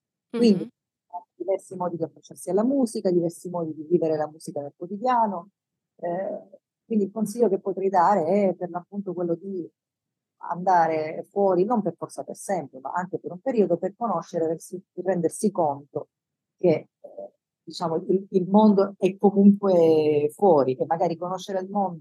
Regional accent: Palermo, Sicily, Italy; moved away; Sono di Palermo.

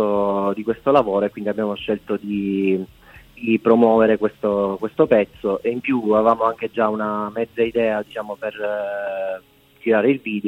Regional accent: Ragusa, Sicily, Italy; Noi siamo proprio di Ragusa.

